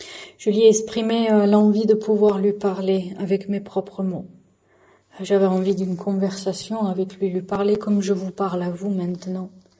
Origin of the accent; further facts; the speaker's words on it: France; je suis née et j'ai grandi en France.